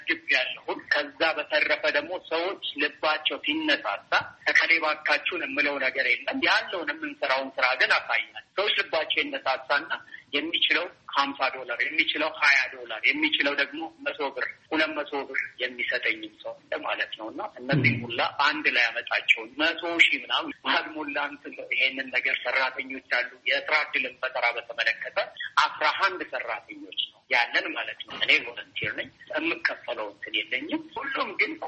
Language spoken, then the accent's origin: Amharic; Ambo, Oromia, Ethiopia; moved away as an adult; also born or lived in Addis Ababa / Canada; አምቦ ተወልጄ ያደግኩኝ ለትምህርት አዲስ አበባ ገባሁኝ። ከዛ ሳልጨርስ ወጣ ወደ ሌላ ሀገር ወደ ካናዳ ገብቼም ተምሬን ኖሬ ነበረ።